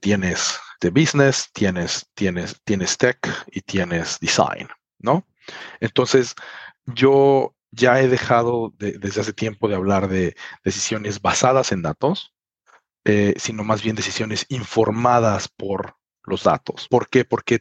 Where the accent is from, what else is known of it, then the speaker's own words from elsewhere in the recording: Mexico; moved away as an adult; now in Finland; soy originalmente mexicano, pero vivo fuera de México desde hace 2 décadas. Originalmente me vine aquí a estudiar y bueno, conseguí trabajo.